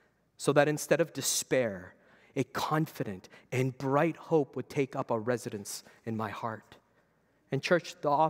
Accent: Canada; I grew up born and raised in Canada, so our Memorial Day is called Remembrance Day.

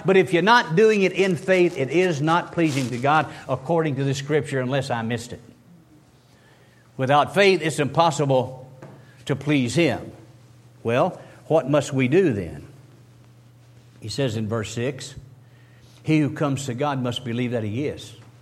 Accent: Kentucky, United States; Now, I'm from Kentucky, and I tell folks, let me tell you the Kentucky definition.

